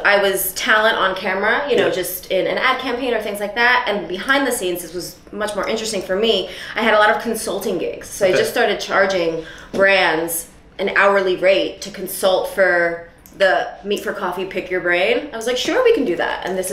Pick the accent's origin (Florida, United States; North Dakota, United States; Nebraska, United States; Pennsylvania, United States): Pennsylvania, United States; moved away as an adult; now in New York, United States; I was born in Philadelphia and raised outside of Philadelphia.